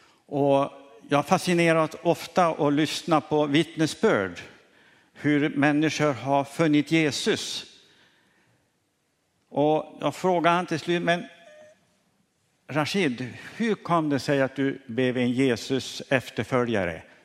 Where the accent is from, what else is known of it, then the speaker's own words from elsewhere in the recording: France; first language French; Swedish is a second language; moved away; also born or lived in Chad / Mali; Jag är uppvuxen i Frankrike. 15 år i Frankrike. Så mitt språk jag kan mest är franska. 20 år i Centralafrika, i Chad, som missionär